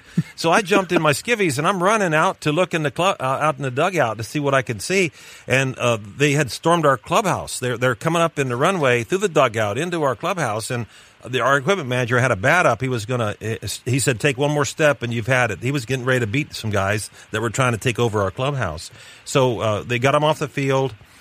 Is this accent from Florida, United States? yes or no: yes; Florida, United States; We're both from Florida.